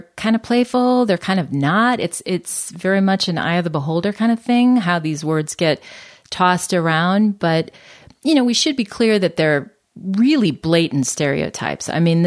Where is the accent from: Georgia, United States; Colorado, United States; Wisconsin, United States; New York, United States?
Wisconsin, United States; I am from Wisconsin originally, so I'm probably actually a cheesehead at heart, but yeah, I'm a Flatlander.